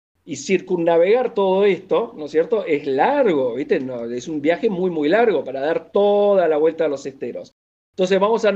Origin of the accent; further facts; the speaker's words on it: Corrientes, Argentina; Nací en Corrientes, y me crié en Corrientes porque ahí mi abuelo tenía las estancias, los campos, los tenía ahí en Corrientes.